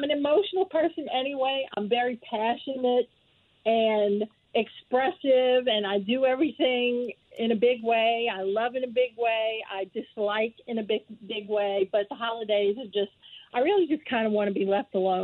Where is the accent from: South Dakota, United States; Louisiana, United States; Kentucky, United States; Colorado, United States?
Louisiana, United States; Harahan; After I graduated high school, I grew up in Harahan.